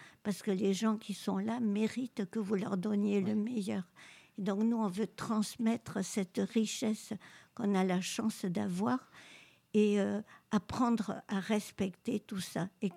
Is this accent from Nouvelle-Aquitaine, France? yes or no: yes; Dax, Nouvelle-Aquitaine, France; parce que on est de Dax, on est des environs